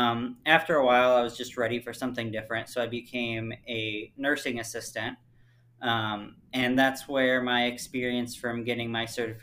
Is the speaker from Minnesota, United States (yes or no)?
no; Illinois, United States; decided I would take a break from school and live in Iowa so that I could get in-state tuition, since I was originally from Illinois.